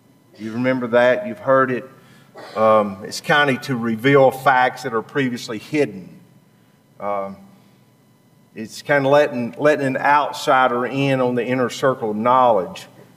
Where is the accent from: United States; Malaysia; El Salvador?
United States; born there; And I was born on the Tennessee River, and we commercial catfished.